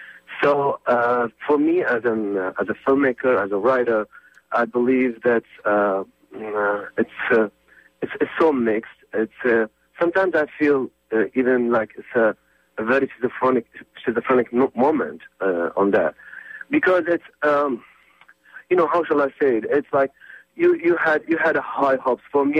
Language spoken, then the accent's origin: English; Iraq; So it's kind of like very complicated mind of state that I have as an Iraqi.